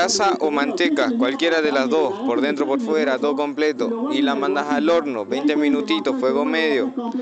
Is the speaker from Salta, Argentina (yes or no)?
yes; Salta, Argentina; soy de Salta Capital.